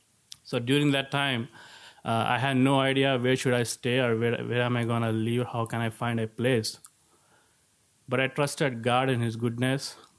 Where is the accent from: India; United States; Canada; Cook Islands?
India; I'm from India.